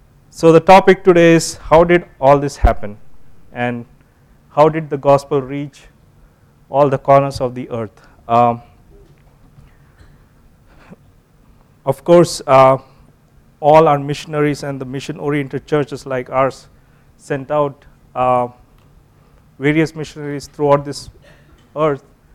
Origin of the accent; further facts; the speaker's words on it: Kollam, Kerala, India; All our relatives, grandparents, everyone lives here. My wife is from the north, and we are from Kollam, which is south.